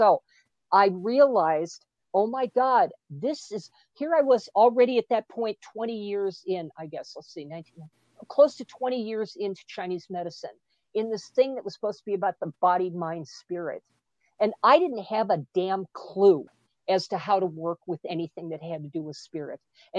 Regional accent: Ireland; Well, I'm Irish, so we tell stories. That's what we do.

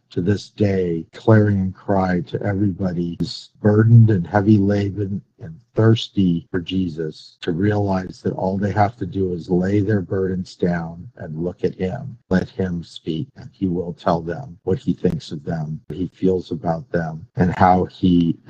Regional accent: Tucson, Arizona, United States; born there; So I was born in Tucson, Arizona.

